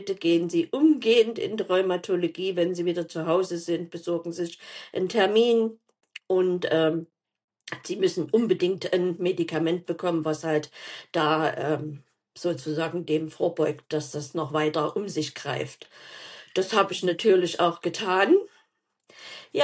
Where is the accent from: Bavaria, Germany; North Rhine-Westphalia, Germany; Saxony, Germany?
Saxony, Germany; Leipzig; born there; Ich bin also gebürtige Leipzigerin, wohne jetzt in einem Vorort und da ist es etwas ruhiger und das auch schon, ich glaube, 15 Jahre.